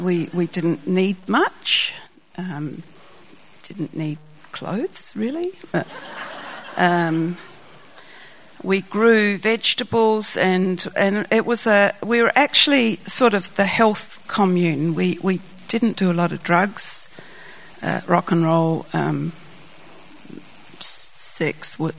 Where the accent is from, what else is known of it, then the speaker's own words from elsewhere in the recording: Adelaide, South Australia, Australia; born there; I was born in Adelaide, Australia, and my family was one of those sort of medical families